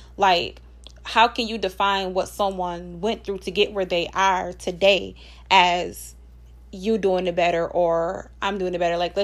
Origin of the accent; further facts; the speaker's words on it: Buffalo, New York, United States; I don't even say I'm from Buffalo.